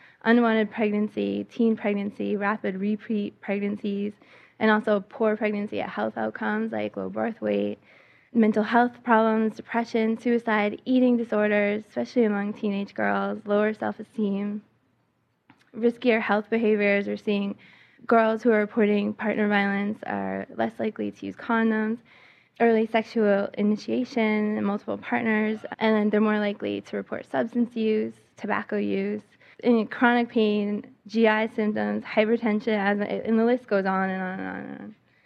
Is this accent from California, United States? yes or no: no; Massachusetts, United States; I grew up in Massachusetts. I saw a lot of this happening as a teenager